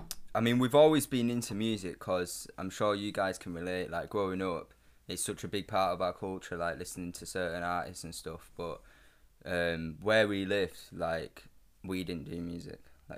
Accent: Leeds, Yorkshire and the Humber, United Kingdom; also born or lived in Batley / Morecambe / Bradford / Bolton; Nah, so we were born in Leeds.

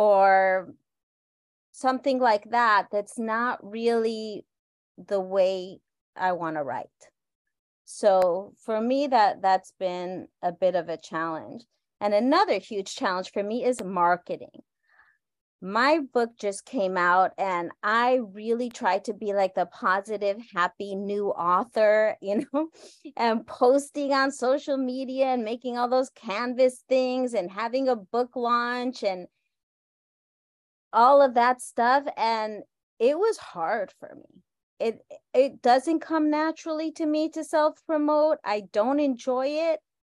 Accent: Argentina; And I am from Argentina, so I am Latin American.

